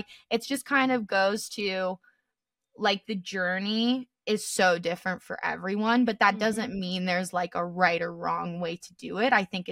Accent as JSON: {"language": "English", "town": "Tampa", "region": "Florida", "country": "United States", "lives_now": "Denver, United States", "said": "I'm originally from Tampa, but I'm now in Denver."}